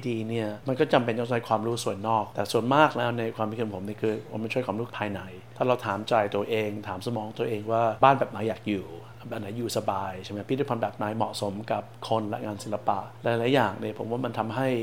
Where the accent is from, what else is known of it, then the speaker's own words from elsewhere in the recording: Bangkok, Thailand; ผมก็โตอยู่ที่แถวในกรุงเทพใช่ไหมฮะก็อยู่แถวสุขุมวิท